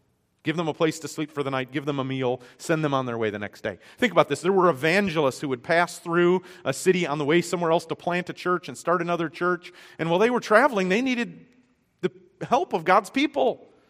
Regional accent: Michigan, United States; Growing up in Michigan, we had this expression, up north, which basically meant anywhere north of where you live.

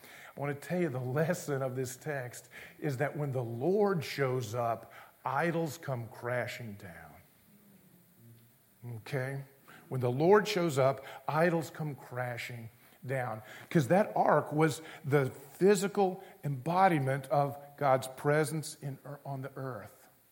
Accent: Charlotte, North Carolina, United States; But Charlotte was a great place for me to grow up. I grew up there in Charlotte as the city was growing.

